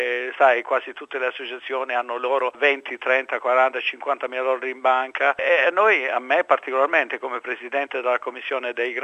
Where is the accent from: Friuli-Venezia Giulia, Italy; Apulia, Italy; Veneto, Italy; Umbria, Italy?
Apulia, Italy; now in Australia; io ho un interesse perché sono pugliese